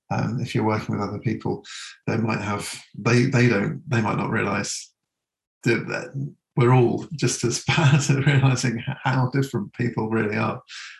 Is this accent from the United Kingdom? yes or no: yes; England, United Kingdom; one of the interesting things about being English when you go to work in Europe is understanding that you don't own your language.